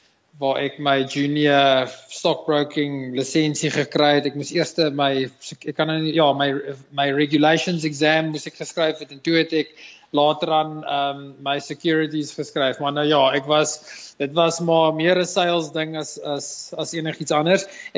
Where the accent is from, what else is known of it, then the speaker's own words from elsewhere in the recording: Pietermaritzburg, KwaZulu-Natal, South Africa; Ek het groot geword in Pietermaritzburg Bay. Ek het op 'n plaas groot geword. Ons het sitrus en melkbeeste gehad.